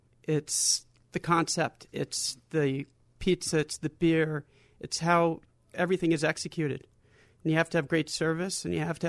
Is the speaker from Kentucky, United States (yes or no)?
no; New Haven, Connecticut, United States; this great pizza that my family and I grew up eating in New Haven.